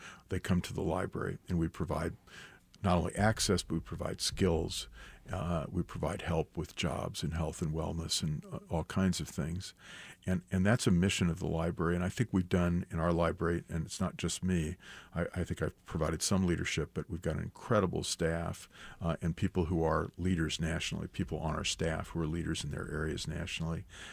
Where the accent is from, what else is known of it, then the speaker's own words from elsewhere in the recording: Missouri, United States; I like to say I'm a completely uncured Missouri ham.